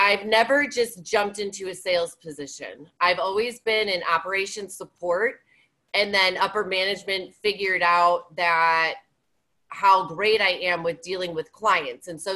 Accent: Chicago, Illinois, United States; I'm from Chicago, so.

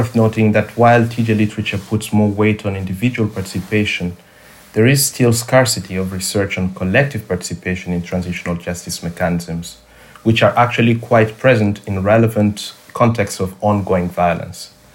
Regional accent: Eastern Congo, DR Congo; growing up in Eastern Congo, I have always been passionate about youth civic engagement.

